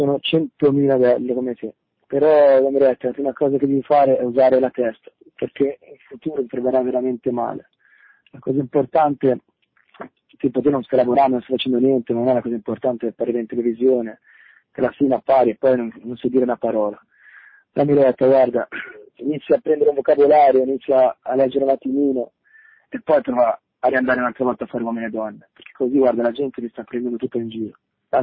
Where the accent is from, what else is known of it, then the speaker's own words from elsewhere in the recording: Sicily, Italy; Il tradimento, guarda, da siciliano ti direi di no.